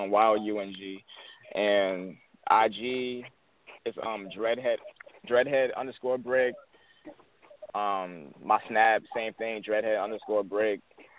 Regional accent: United States; I grew up out here in Ryko. I went to Hermitage, you know what I'm saying, graduated back in 2010.

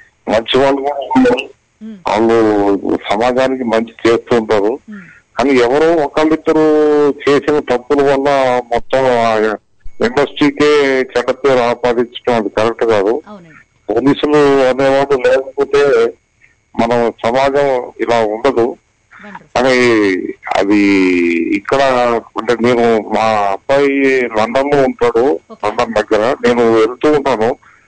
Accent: Hyderabad, Telangana, India; నేను హైదరాబాద్ నుంచి అండి.

